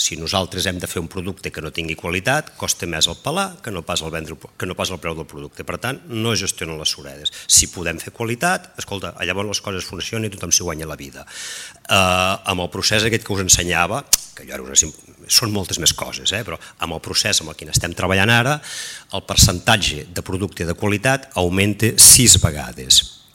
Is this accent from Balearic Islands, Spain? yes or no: no; Solsona, Catalonia, Spain; jo soc de Solsona, fins que no em vaig desplaçar professionalment a Santa Coloma